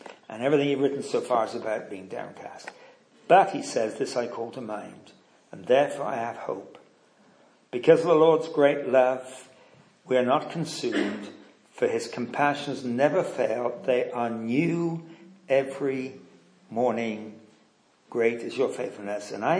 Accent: West Midlands, United Kingdom; Well, I grew up in Herefordshire in England, out in the rural area.

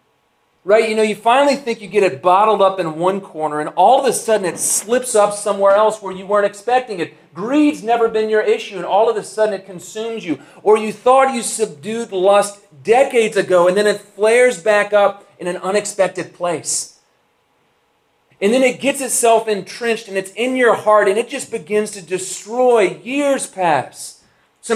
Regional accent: Louisiana, United States; 2.5 years ago, we moved from Scotland back to where I grew up in South Louisiana.

